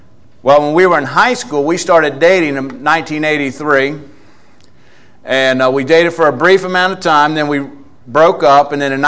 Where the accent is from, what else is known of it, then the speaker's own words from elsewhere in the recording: Maryland, United States; We're from Maryland, just outside of Washington, D.C. In fact, I was born and raised in that area and spent my whole life there.